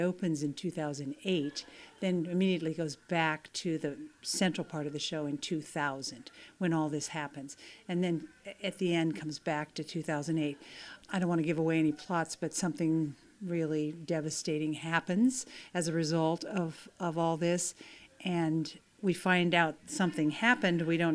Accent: Nebraska, United States; Well, I grew up in Nebraska, working class.

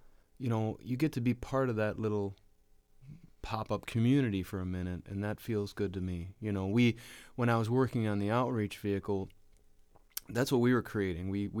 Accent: Austin, Minnesota, United States; I grew up in Austin, Minnesota, which is a small town in southern Minnesota, and then moved to Minneapolis in the 80s.

